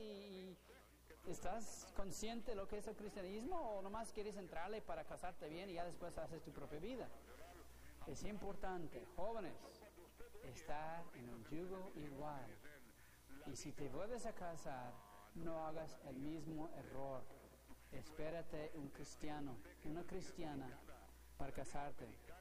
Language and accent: Spanish; Mexico City, Mexico; No, es que yo he vivido, vengo de la Ciudad de México